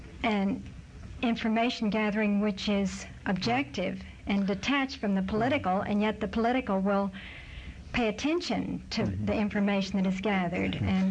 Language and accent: English; Austin, Texas, United States; and I'm from Austin.